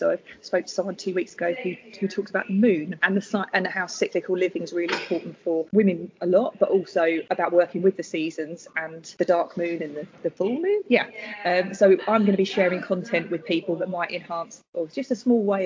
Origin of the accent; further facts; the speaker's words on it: East of England, United Kingdom; So you might be able to tell I'm not from Norfolk. I'm from Essex.